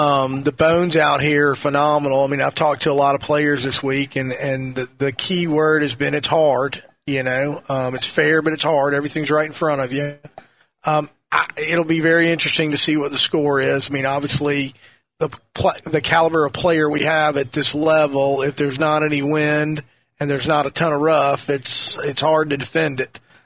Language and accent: English; Nashville, Tennessee, United States; Like I said, I grew up in Nashville on Chickering Lane, and Lou Graham lived about four or five houses down the street from me